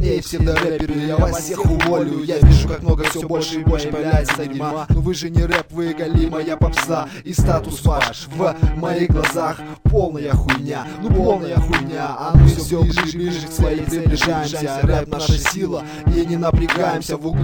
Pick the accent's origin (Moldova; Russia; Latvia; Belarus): Russia; Siberia; now in Frankfurt am Main, Germany; я родом из Сибири. Теперь я здесь, в Германии проживаю. Хессен, земля, Франкфурт am Main.